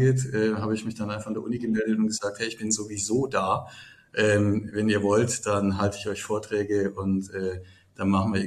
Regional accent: Baden-Württemberg, Germany; now in Düsseldorf, Germany; weil ich eine Erreichbarkeit haben wollte nach Baden, wo ich herkomme.

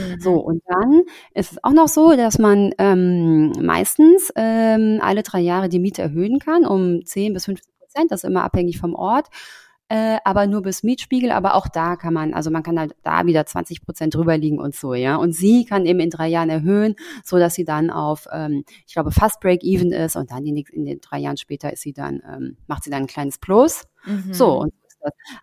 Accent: Frankfurt, Hesse, Germany; Also ich bin aus Frankfurt und ich habe Wohnungen in Berlin, aber ich wohne zum Beispiel zur Miete.

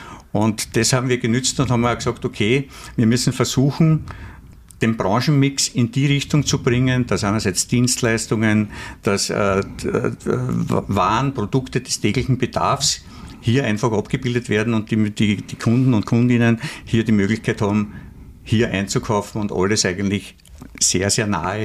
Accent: Vienna, Austria; born there; ich bin zwar in Wien geboren, aber mütterlicherseits habe ich Wurzeln im Weinviertel, also Niederösterreich, und väterlicherseits im Südburgenland, im Burgenland.

